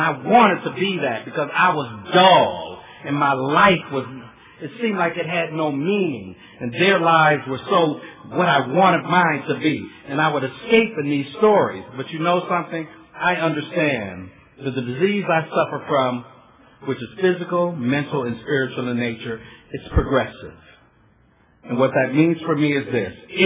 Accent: Los Angeles, California, United States; In my neighborhood where I grew up in Watts, y'all. And tough place to grow up.

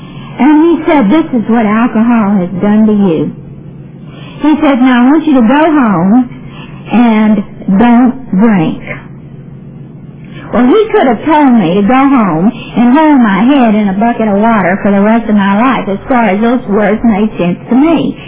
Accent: Baltimore, Maryland, United States; I'm from Baltimore, Maryland, and I'm an alcoholic.

